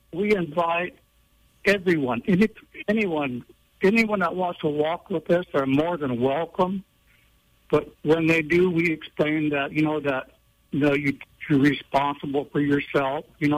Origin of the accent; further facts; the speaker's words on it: Round Valley, California, United States; I was born and raised here in Round Valley, and I'm a Numlaki, and my father's side is up in Hoopaw, so I have, I have two tribes.